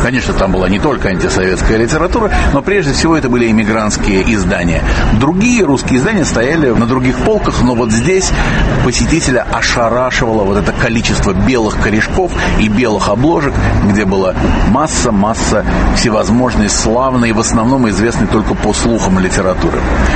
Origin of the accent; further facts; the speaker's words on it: Prague, Czechia; я из Праги.